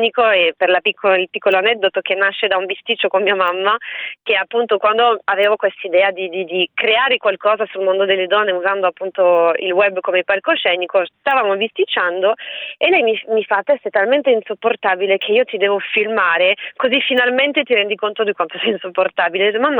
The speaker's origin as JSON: {"language": "Italian", "country": "France", "said": "io sono francese e quindi la maggior parte dei miei amici d'infanzia sono all'estero, lo stesso la mia famiglia"}